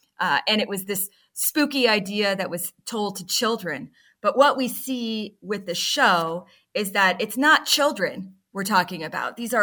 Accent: Texas, United States; When I was growing up in Texas, there was something called a chupacabra

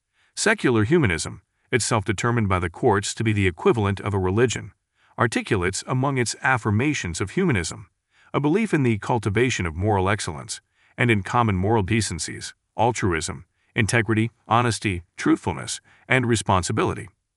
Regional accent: Michigan, United States; when I later began teaching in my home state of Michigan.

